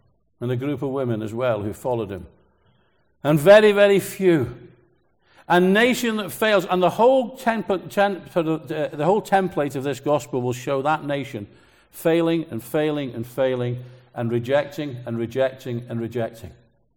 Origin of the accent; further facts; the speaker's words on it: Liverpool, North West England, United Kingdom; accent: Liverpudlian; Now, I can't say that word properly, my wife tells me, because of my Liverpudlian accent.